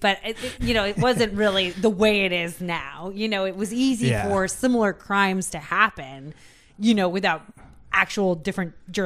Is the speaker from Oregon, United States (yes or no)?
no; Seattle, Washington, United States; We grew up in Seattle. I've never seen one in my life.